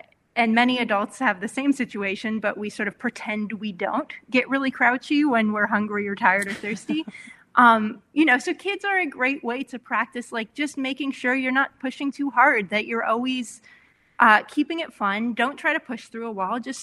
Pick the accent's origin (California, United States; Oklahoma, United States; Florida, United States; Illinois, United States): California, United States; I grew up being outdoors in California where the fire hazard is so high that we almost never had fires at all.